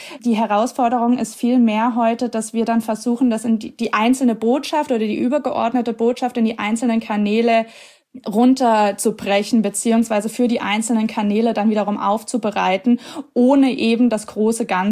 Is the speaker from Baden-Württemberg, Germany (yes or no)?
no; Giessen, Hesse, Germany; Es stand auch nie zur Debatte, dass ich aus meiner Heimatstadt Gießen irgendwie wegziehe